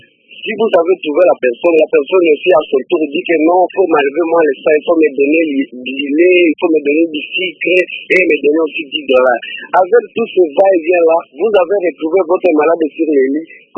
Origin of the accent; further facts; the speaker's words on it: Kalima, Maniema, DR Congo; ici chez nous en Kalima